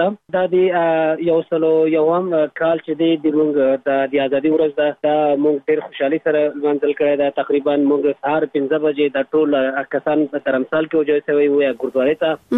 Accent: Afghanistan; زه د افغانستان سیک یم.

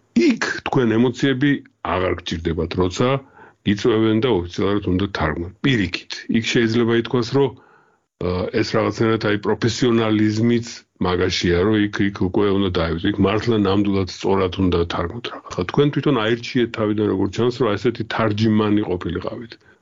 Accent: Imereti, Georgia; now in Czechia; ხო წარმოშობით იმერელი ვარ და რაღაცაზე სულ მინდა ხოლმე რომ გავეხუმრო

